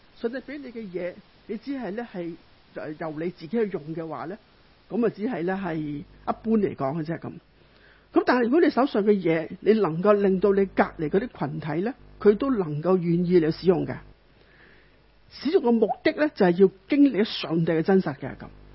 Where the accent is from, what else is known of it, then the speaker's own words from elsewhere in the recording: China; 或者很多时候在我们中国人的教导里面